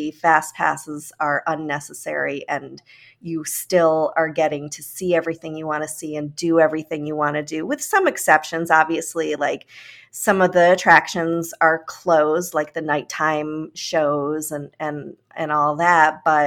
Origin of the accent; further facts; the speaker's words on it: New York, United States; whether or not they're going to let me as a New Yorker into Florida.